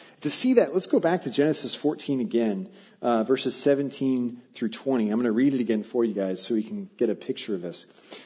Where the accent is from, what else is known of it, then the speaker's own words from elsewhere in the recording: Arizona, United States; I'm being from Arizona, I was unaware that this was a thing